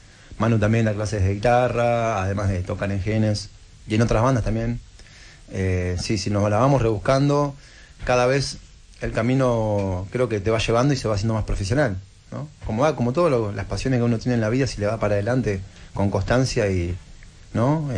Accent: Berisso, Buenos Aires Province, Argentina; Somos de Berisso, estamos muy cerca del río, estamos muy conectados con todo lo que es lo que son los humedales y toda la parte verde de la ciudad, que es una ciudad chiquita, básicamente como un pueblo, le decimos nosotros a Berisso, es muy chico y lo tiene de natural, tiene mucho río.

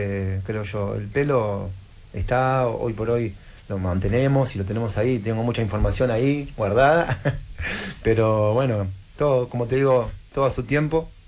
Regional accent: La Plata, Buenos Aires Province, Argentina; also born or lived in Berisso; Iban a La Plata, donde somos nosotros, somos de Berisso y de La Plata.

